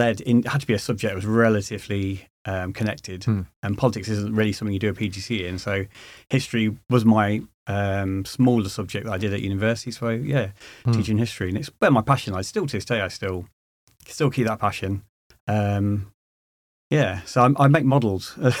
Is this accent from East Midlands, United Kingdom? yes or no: yes; Leicester, East Midlands, United Kingdom; I'm actually from Leicester in the Midlands originally.